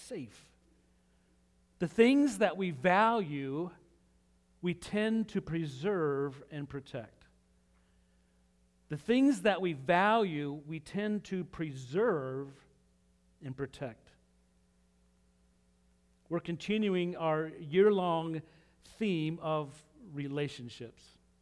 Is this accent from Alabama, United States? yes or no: no; Utah, United States; Now, I'm from Utah, and John Stockton was a Utah Jazz player, so growing up, he was, like, amazing.